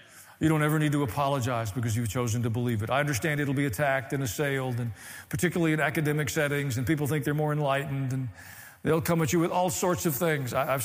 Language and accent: English; the South, United States; I mean, I grew up in the South. We got our own vocabulary anyway.